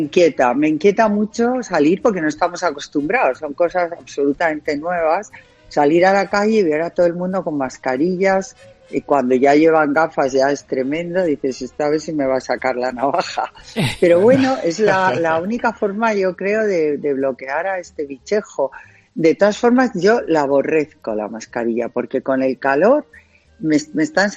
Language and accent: Spanish; Spain; van a ser en España, van a ser en mi país